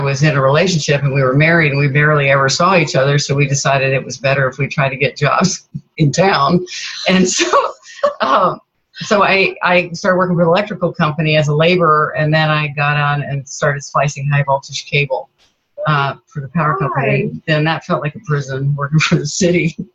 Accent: Roanoke, Virginia, United States; moved away as an adult; Okay, well, I was raised in Virginia, Roanoke, Virginia, and that was when I graduated in 1974

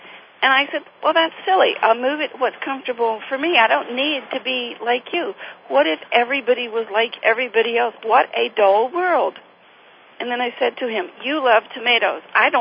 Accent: Appalachia, United States; And people who come here thinking, you know, we're from Appalachia and these are little old ladies who don't know much

